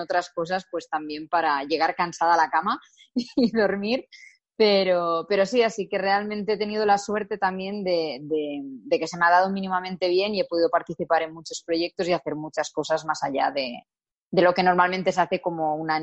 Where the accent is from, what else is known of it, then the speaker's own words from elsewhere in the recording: Tarragona, Catalonia, Spain; yo originalmente soy de Tarragona.